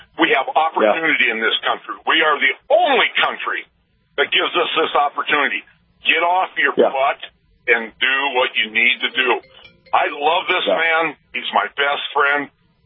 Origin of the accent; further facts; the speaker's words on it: North Dakota, United States; In the past, I grew up in North Dakota. I'm 64 years old.